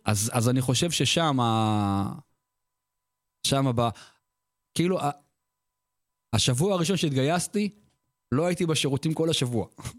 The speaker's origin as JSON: {"language": "Hebrew", "town": "Yavne", "region": "Central District", "country": "Israel", "tie": "born or raised there", "said": "אני גדלתי בשכונה של אנשי צבא, ביבנה."}